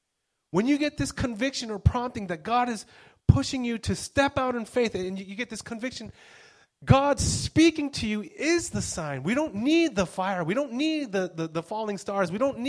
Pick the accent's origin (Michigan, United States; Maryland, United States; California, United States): California, United States; moved away as an adult; also born or lived in Beijing, China / Hong Kong; now in Singapore; growing up in California, I love going hiking and camping.